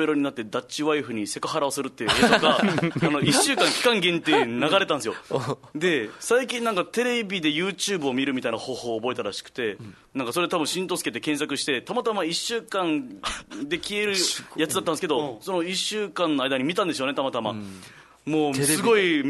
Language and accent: Japanese; Okayama, Japan; 俺マジで小さい時、あの岡山にいる時にジョディパスタが大好きだったんですよ。